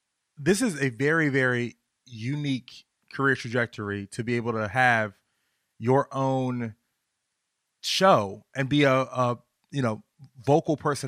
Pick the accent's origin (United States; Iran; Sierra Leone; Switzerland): United States; Virginia; I'm from Virginia. I've never heard of that town.